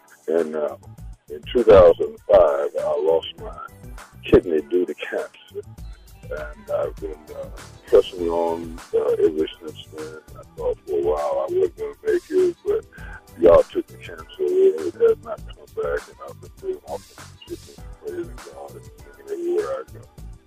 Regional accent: Dallas, Texas, United States; Well, like I said, I am homegrown from Dallas, Texas. I'm 52 years old.

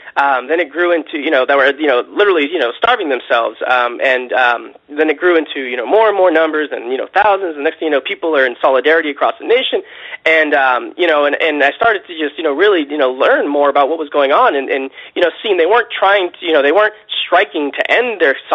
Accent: Boston, Massachusetts, United States; now in California, United States; I live in California now, but I come from Massachusetts, specifically from Boston.

